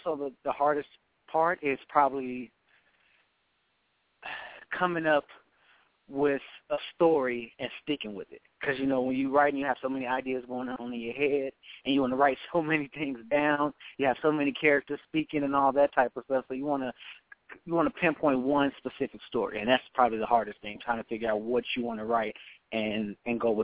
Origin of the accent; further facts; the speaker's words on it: Gary, Indiana, United States; moved away as an adult; now in Atlanta, United States; Well, I'm originally born and raised in Gary, Indiana, you know, and then I just recently moved to Atlanta, Georgia, so this is where I currently reside right now.